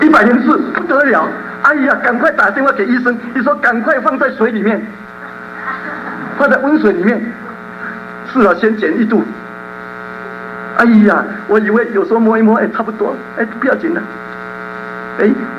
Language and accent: Chinese; Tainan, Taiwan; 我成长在台湾的一个比较南部的地方，在台南，那里面里面有口碑，又比较偏僻的地方